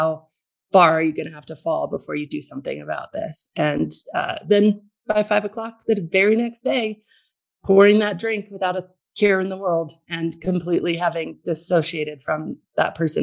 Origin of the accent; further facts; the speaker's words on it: Colorado, United States; I am from the mountains in Colorado. I actually grew up in a tiny little one-room log cabin with no running water and no electricity, raised by hippie parents